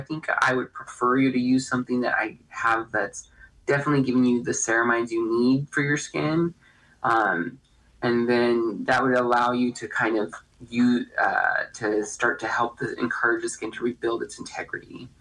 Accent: California, United States; I think, once again, I said I'm from California. Disneyland has so many trees

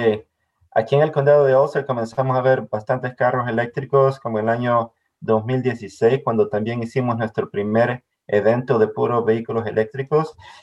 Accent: El Salvador; now in United States; Ha nacido y crecido en El Salvador, pero he vivido aquí en el Valle de Hudson ya 20 años

